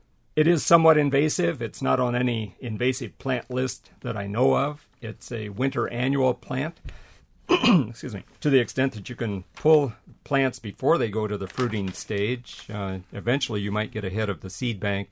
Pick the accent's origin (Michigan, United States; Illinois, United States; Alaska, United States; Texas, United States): Illinois, United States; I grew up in Southwest Illinois, and I can remember when Dad came home with a pickup truckload of those seedlings in the back of the truck, and we planted them around the farm